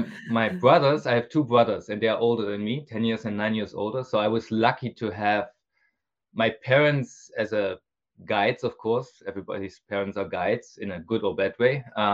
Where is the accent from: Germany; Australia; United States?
Germany; I grew up in Germany. I went to normal high school and then to university.